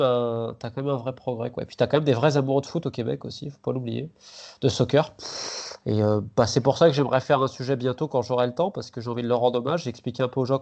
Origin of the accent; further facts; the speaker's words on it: France; Parce qu'en tant que Français, on se prend pour les rois du monde